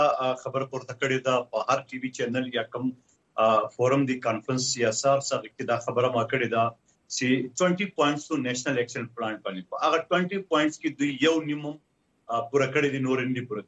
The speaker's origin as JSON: {"language": "Pashto", "country": "Pakistan", "said": "موږ ځانته افغان یو لیکن موږ افغانستانی نه یو موږ پاکستانی افغان یو"}